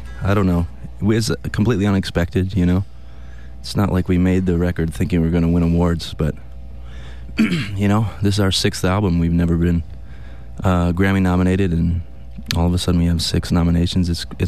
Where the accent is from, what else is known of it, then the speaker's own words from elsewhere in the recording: Akron, Ohio, United States; my first memories of growing up in Akron, Ohio